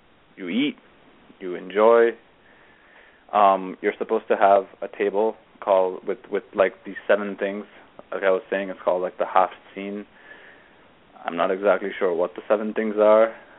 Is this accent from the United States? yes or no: no; India; born there; first language Gujarati; English is a second language; So I was born in India, and I had to learn... And in India, the Zoroastrians speak Gujarati. So that was my first language, was actually Gujarati. And then I was in school in India, so we had to learn Hindi in school.